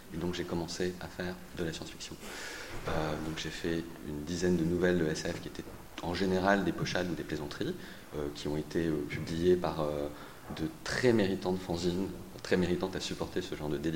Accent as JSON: {"language": "French", "country": "France", "said": "donc je suis français."}